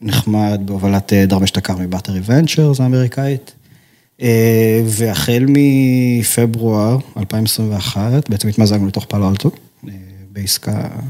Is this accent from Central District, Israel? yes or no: no; Herzliya, Tel Aviv District, Israel; also born or lived in Eilat; גדלתי בהרצליה כאמור.